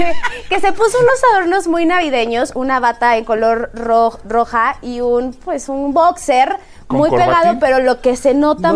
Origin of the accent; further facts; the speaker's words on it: Mexico; uno como mexicana lo ve, o sea, ahí donde yo vivo